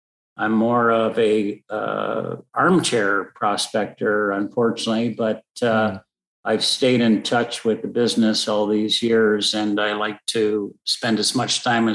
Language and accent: English; Toronto, Ontario, Canada; I was born in Toronto. Don't hold that against me. my parents Moved around a little bit in and around the Toronto area